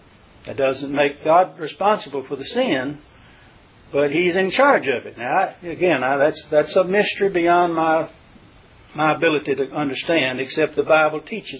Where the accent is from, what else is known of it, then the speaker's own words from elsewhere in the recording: Alabama, United States; They knew I was from somewhere else. I didn't have to tell them I was from Alabama, but they knew I wasn't from New York City.